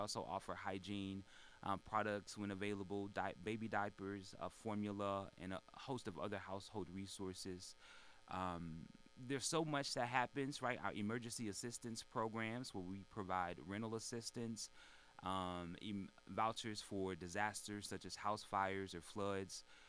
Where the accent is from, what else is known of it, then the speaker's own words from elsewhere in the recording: St. Louis, Missouri, United States; I'm from St. Louis, born and raised.